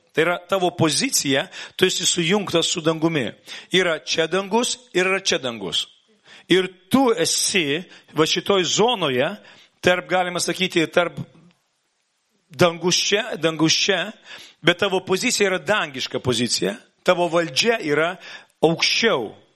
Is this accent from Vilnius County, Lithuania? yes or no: yes; Vilnius, Vilnius County, Lithuania; Žemiškai esu iš Vilniaus.